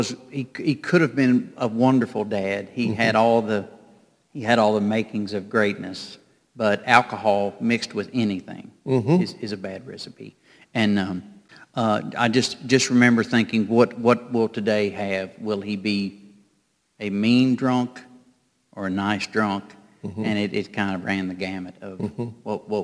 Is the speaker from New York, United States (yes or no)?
no; Cynthiana, Kentucky, United States; Well, I grew up in Cynthiana, Kentucky, very small. The sign on the highway said 5,000. I think it was an over-exaggeration. But very small town, just a small industrial town.